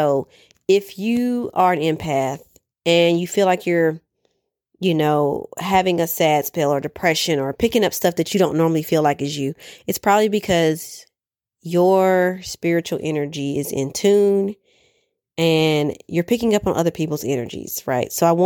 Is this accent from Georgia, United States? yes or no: yes; Atlanta, Georgia, United States; moved away as an adult; because my life has shifted over the last 2 years when I left my job and I left my hometown in Atlanta.